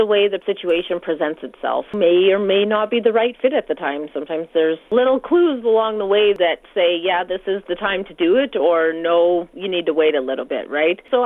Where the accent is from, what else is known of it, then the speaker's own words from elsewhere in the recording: Worsley, Alberta, Canada; I grew up in Worsley, Alberta, and my parents had a mixed farm up there.